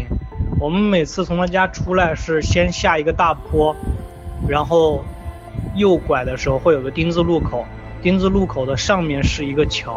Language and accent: Chinese; Zhushan, Hubei, China; also born or lived in Shiyan; 我是湖北十堰的嘛，然后我小时候在老家在竹山，然后那会儿我忘记几年了，反正那会儿大概就3-4岁左右，因为那会儿还在竹山没有到十堰，我是快4岁